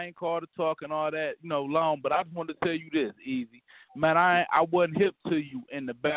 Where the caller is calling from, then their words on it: Detroit, Michigan, United States; I'm calling from Detroit.